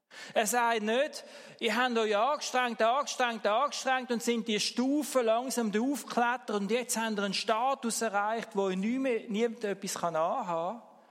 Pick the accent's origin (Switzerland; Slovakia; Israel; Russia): Switzerland; Und jetzt würden wir ja vermutlich als Schweizer sagen, es gibt wohl kaum ein Land, wo wir so frei sind wie da in der Schweiz.